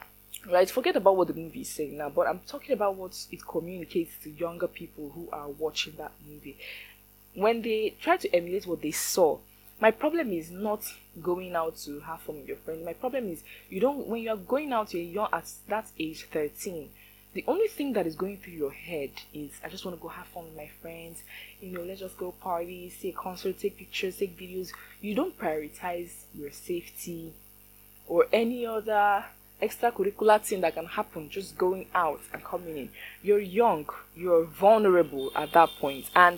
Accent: Nigeria; my goodness gracious me, my goodness, I'm Nigerian, my goodness.

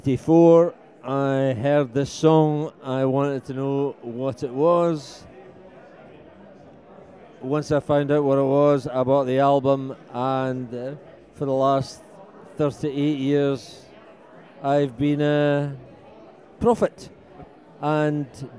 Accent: Forfar, Scotland, United Kingdom; I'm from Forfar, which is just north of civilization.

